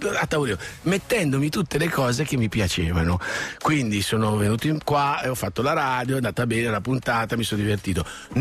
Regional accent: Brescia, Lombardy, Italy; da bresciano milanista non tifoso

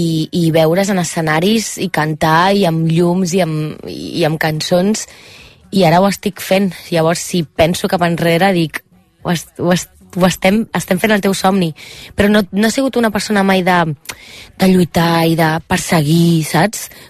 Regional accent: Cuba; accent: Cuban; si soy cubana, no soc espanyola. Si soc espanyola, no soc cubana

